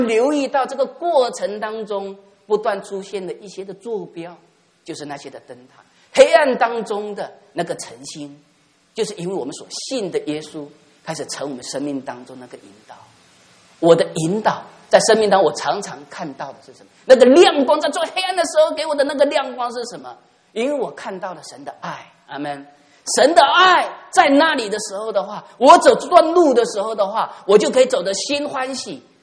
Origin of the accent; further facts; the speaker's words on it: Xiamen, Fujian, China; 我以前我在厦门海边长大。我从小就喜欢看山又看海